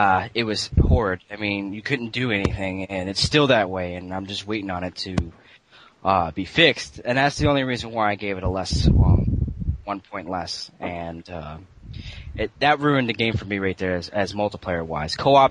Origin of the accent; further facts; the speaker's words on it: Florida, United States; and I'm from United States, Florida.